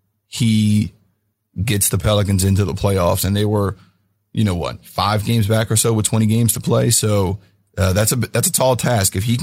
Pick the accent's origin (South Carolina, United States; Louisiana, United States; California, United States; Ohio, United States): Louisiana, United States; New Orleans; Full disclosure, I was born in New Orleans, got my start writing at the Times-Picayune in New Orleans, covered LSU, so I've been down there pretty much my whole life.